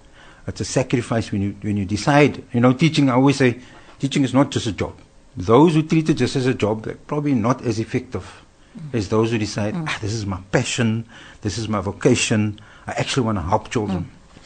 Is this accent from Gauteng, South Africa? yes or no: no; Cape Town, Western Cape, South Africa; I grew up in Cape Town, I'm a Cape Town boy, and so the climate's moderate